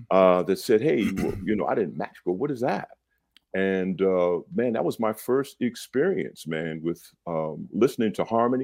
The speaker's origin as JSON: {"language": "English", "town": "Stamford", "region": "Connecticut", "country": "United States", "tie": "born there", "said": "I was born in Stamford, Connecticut, man."}